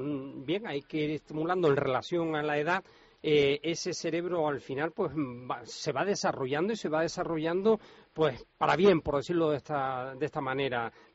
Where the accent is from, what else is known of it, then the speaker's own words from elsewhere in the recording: Canary Islands, Spain; el bocata de sardinas que me daban a mí de pequeño en Canarias